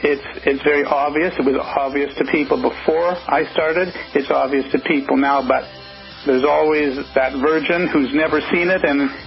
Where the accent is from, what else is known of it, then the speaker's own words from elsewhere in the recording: Toronto, Ontario, Canada; now in Vancouver, Canada; And then in Vancouver, I'm from Toronto, which is eastern, where you get winters like you do probably, and it's very cold.